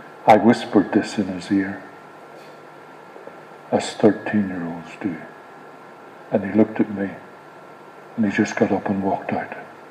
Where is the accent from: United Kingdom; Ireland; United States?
Ireland; I come from Ireland.